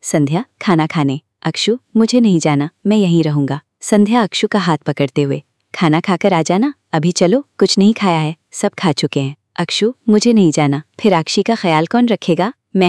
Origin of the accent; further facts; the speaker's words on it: Delhi, India; born there; दिल्ली में घर बना लिया। डैड ने बाद में अपनी जॉब यहाँ दिल्ली में करवा ली। मॉम ने इस घर को बड़े ही प्यार से सजाया और मेरा जन्म भी इसी घर में हुआ।